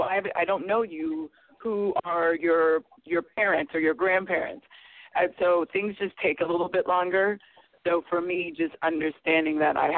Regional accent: Arkansas, United States; I'm like, well, I'm from Arkansas.

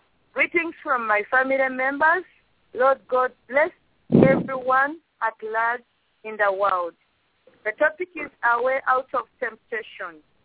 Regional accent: Uganda; from Uganda.

